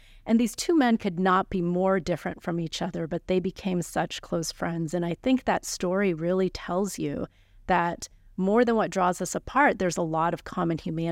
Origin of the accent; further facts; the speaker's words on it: Arkansas, United States; And so for both my husband and me, we ended up growing up in Arkansas.